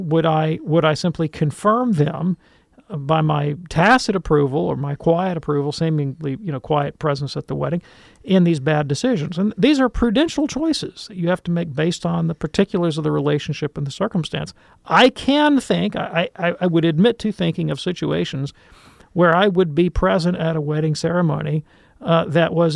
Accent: the South, United States; I grew up in the South. You know, my great aunt had a pecan tree in her front yard

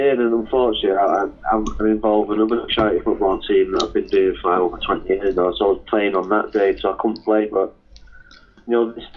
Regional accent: Worsley, North West England, United Kingdom; We've got the Coronation Street at the Emmerdale lot, because we're all from Worsley, so that's where it started from.

